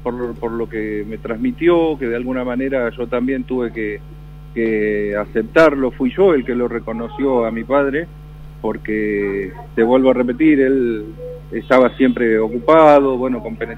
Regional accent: Chaco, Argentina; born there; Camilo y yo nacimos en el Chaco, y también somos, de parte de mi mamá, somos afrodescendientes por mi abuela, ¿no?, que es de color.

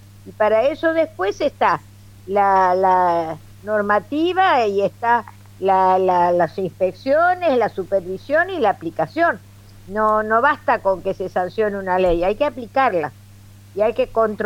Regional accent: Añatuya, Santiago del Estero, Argentina; now in Buenos Aires, Argentina; Vine a Buenos Aires desde el interior, yo soy santiagueña de base, vengo de Añatuya, y vine a estudiar medicina a Buenos Aires.

